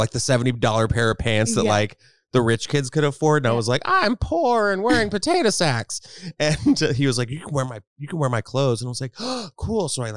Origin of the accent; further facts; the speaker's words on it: Texas, United States; I grew up in Texas.